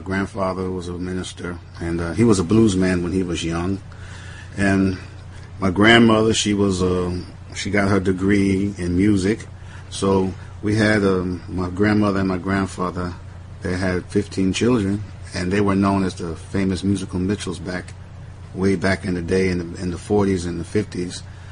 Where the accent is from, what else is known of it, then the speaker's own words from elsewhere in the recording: Enid, Oklahoma, United States; I wrote about my life growing up in Enid, Oklahoma.